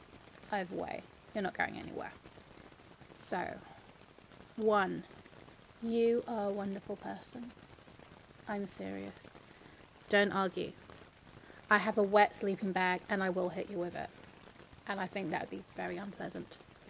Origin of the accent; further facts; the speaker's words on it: England, United Kingdom; I'm English, that's what we do.